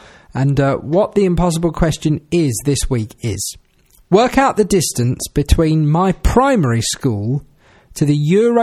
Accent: South East England, United Kingdom; Yes, I grew up in Kent.

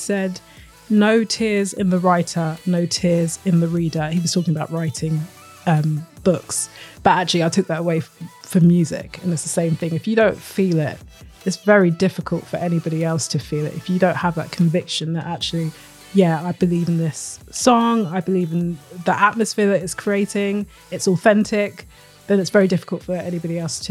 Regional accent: London, United Kingdom; I'm from London originally.

